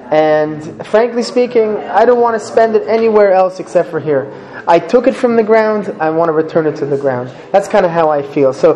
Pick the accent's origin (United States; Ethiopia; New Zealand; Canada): Canada; I'm not from this land. And there's so much of it. I come from Canada